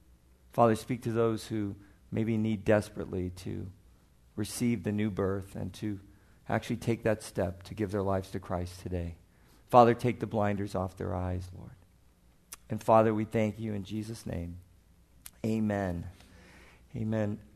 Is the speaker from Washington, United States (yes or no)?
no; Chicago, Illinois, United States; accent: Chicago; My wife loves to tease me about my Chicago accent, which I've worked very hard to get rid of, but not completely.